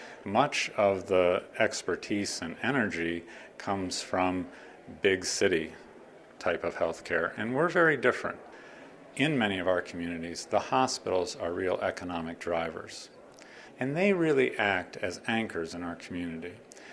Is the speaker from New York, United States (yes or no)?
yes; Saratoga, New York, United States; I was raised in Saratoga.